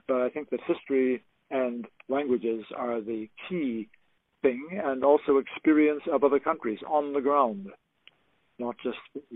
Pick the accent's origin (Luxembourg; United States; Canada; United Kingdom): Canada; as well as Canada, which is my home country